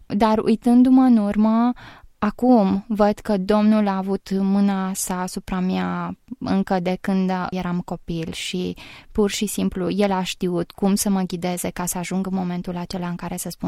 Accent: Pitești, Argeș, Romania; În orașul din care sunt. Sunt din Pitești.

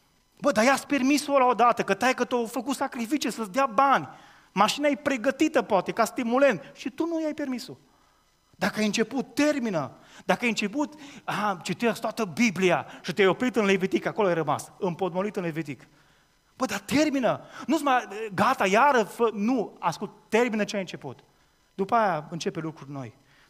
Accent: Romania; Deci sunt român și sunt obișnuit cu asta.

